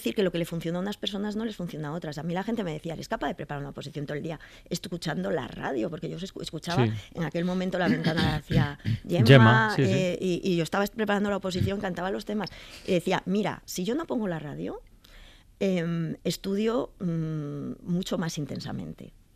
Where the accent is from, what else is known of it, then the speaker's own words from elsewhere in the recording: San Sebastián, Basque Country, Spain; porque soy donostiarra